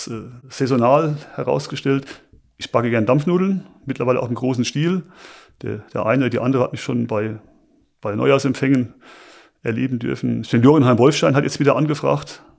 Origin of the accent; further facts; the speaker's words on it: Kreimbach-Kaulbach, Rhineland-Palatinate, Germany; also born or lived in Kaiserslautern; Der Lauf beginnt 1975 in Kaiserslautern im damals noch städtischen Krankenhaus. Und meine Kindheit habe ich in Greinbach-Kaulbach verbracht.